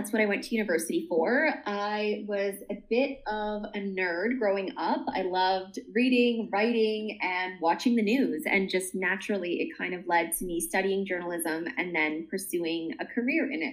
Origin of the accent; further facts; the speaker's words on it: Toronto, Ontario, Canada; But I grew up in Toronto, which is very diverse.